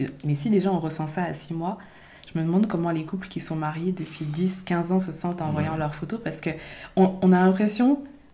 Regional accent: Switzerland; moi je venais de Suisse, donc j'ai dû payer mes

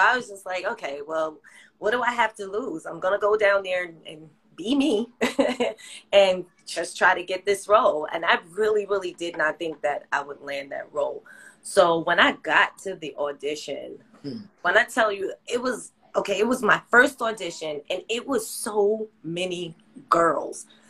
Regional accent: New York City, New York, United States; I grew up in Gun Hill Projects. Yes, in the Bronx.

